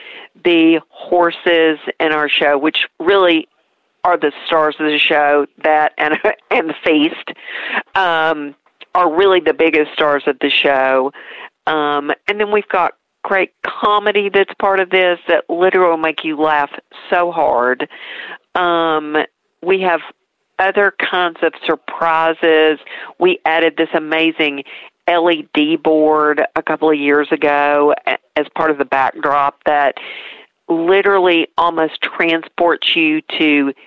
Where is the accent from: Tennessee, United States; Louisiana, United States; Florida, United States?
Tennessee, United States; Pigeon Forge; You're going to be treated like you've come to my hometown and settle in, enjoy yourself.